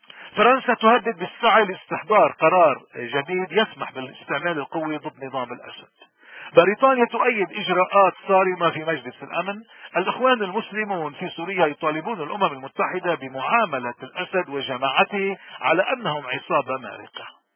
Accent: Lebanon; هالانسان الجريء الوطني اللي بيشبهنا ومنشبهه كلبنانيين احرار

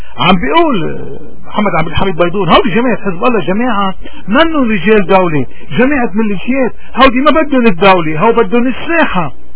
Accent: Lebanon; إذا نحن اليوم ورحين كلبنانيين كمواطنين من أي فئة كنا

